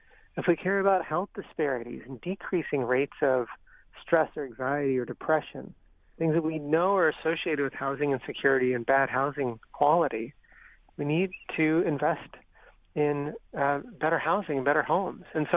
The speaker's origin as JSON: {"language": "English", "town": "Winslow", "region": "Arizona", "country": "United States", "tie": "born or raised there", "said": "Well, I'm a guy that grew up in small town Arizona, and when I think of home, I think of my hometown, which is Winslow, Arizona"}